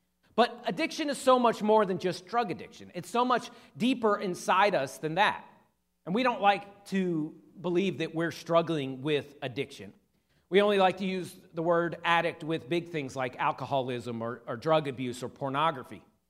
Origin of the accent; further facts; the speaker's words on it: Pennsylvania, United States; born there; also born or lived in Arkansas / Georgia; I was born in Pennsylvania, and then I moved for college to Arkansas, and then to Georgia for a few years.